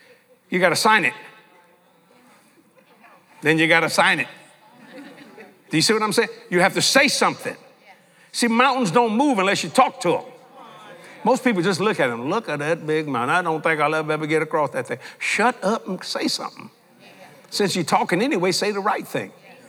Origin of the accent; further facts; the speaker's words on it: New Orleans, Louisiana, United States; also born or lived in Houma; because I'm a New Orleans boy. I was raised here on the West Bank of New Orleans. And to make a long story short, God sent my mom and dad to Houma.